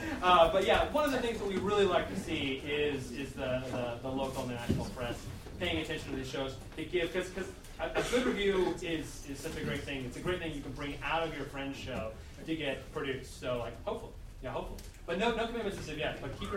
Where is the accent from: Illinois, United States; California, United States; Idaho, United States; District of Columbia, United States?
District of Columbia, United States; Washington; For example, I come from Washington, D.C. originally, and we just recently started a Fringe Festival.